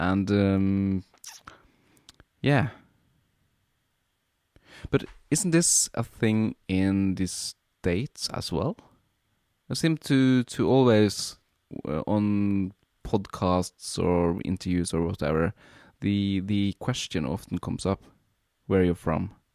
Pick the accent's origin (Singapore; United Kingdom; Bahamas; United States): United Kingdom; as a Brit, I guess sort of exotic colonial situations there are appealing.